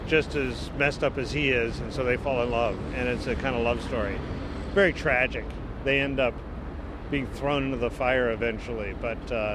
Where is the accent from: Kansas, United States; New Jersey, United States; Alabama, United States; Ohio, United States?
Kansas, United States; Wichita; I grew up in Wichita, Kansas, and I would watch John Nagy learn to draw